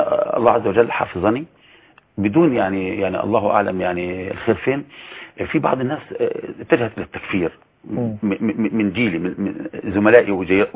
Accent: Sinai, Egypt; now in Zagazig, Egypt; ان احنا من سيناء

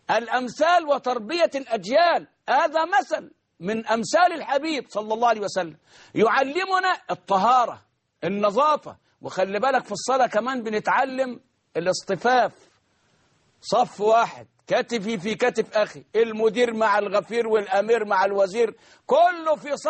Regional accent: Egypt; وبركز وبأكد على إجرام المجرمين في تلويث مياه النيل ومياه الترع عندنا في مصر.

